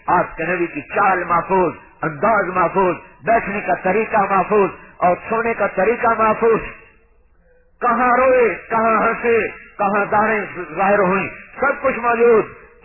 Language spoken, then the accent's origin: Urdu; Multan, Punjab, Pakistan; یہیں ملتان میں ہمارا گاؤں، یہاں سے گئی تھا ملتان، یہاں سے کوئی 50 میل. پیدائش سول ہسپتال ملتان پتہ نہیں کب ہوئی تھی، 1953 یاد ہے